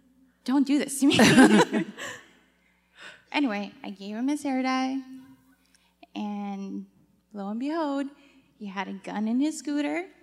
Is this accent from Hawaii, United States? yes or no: yes; Waianae, Hawaii, United States; I'm from Waianae.